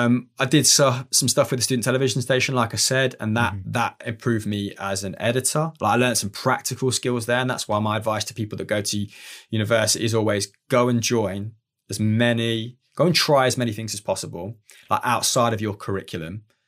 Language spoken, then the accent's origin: English; Leicester, East Midlands, United Kingdom; I grew up in Leicester.